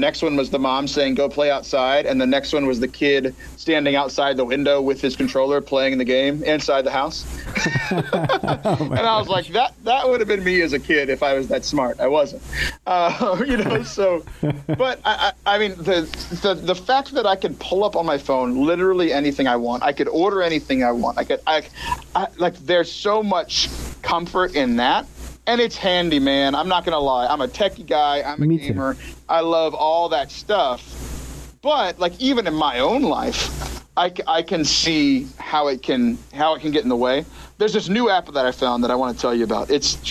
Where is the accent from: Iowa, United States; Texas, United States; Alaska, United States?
Texas, United States; but I'm a Texan going to Vermont in February.